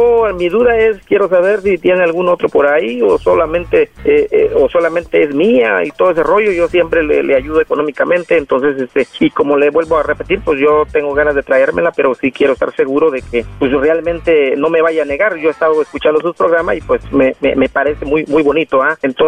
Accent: Mexico; Yo soy mexicano de Gusto, Colorado.

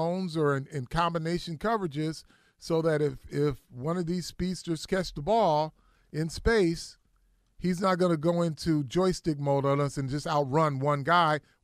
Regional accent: Michigan, United States; The wind chill was a little something different, and I grew up in Michigan.

